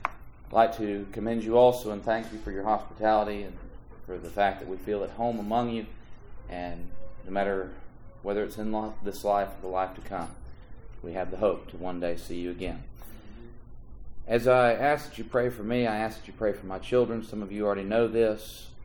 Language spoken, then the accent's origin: English; Texas, United States; People in Georgia, when they find out we're from Texas, say, I don't like Texas.